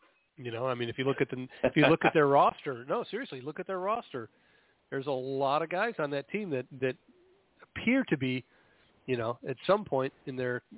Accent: Illinois, United States; also born or lived in Iowa; Because I grew up in Illinois, but went to Iowa, and my heart's in Iowa.

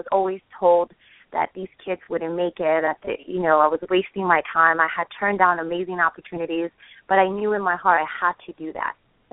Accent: New Jersey, United States; I had just suffered a major accident, so I had to come back to my hometown of New Jersey.

